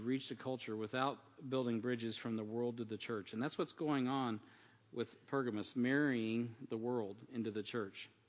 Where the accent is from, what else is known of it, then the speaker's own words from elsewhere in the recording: United States; And so being an American, we don't really get the reason sometimes for separation of church and state.